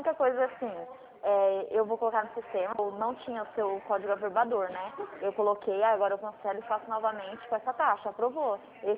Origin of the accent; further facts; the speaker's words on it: Dracena, São Paulo, Brazil; eu sou de Dracena, do interior de São Paulo